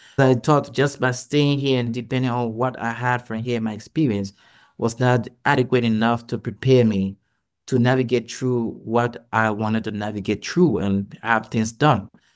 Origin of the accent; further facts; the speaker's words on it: Liberia; I was born in Liberia and grew up through our civil conflict that lasted for 14 years.